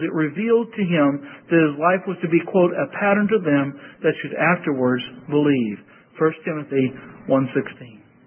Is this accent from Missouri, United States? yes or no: yes; Missouri, United States; I come from Missouri, and you all know the slogan for Missouri, the show me state.